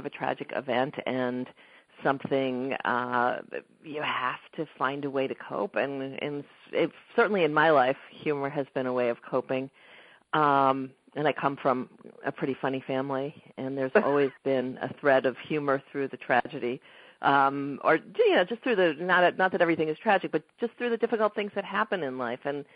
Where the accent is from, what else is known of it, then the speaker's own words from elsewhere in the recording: New York, United States; I'm from New York originally, and my family is from New York